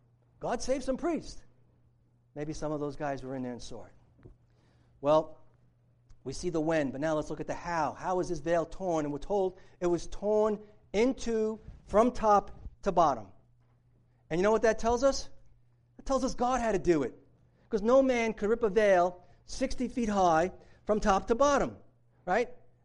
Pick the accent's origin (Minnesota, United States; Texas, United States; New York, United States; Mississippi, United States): New York, United States; Brooklyn; If you were like me growing up in Brooklyn as a kid